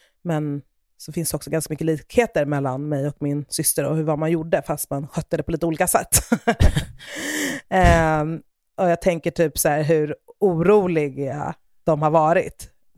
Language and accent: Swedish; Stockholm, Stockholm County, Sweden; Men också såklart för att den utspelar sig i mina hemtrakter.